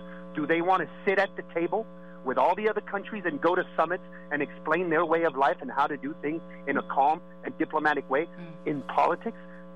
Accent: Paris, Île-de-France, France; I'm from Paris. I have many people affected by what happened.

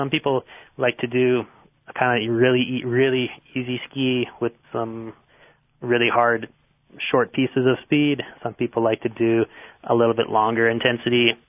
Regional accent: North Pole, Alaska, United States; also born or lived in Duluth, Minnesota; I'm from North Pole, Alaska, but I lived in Duluth, Minnesota for a few years.

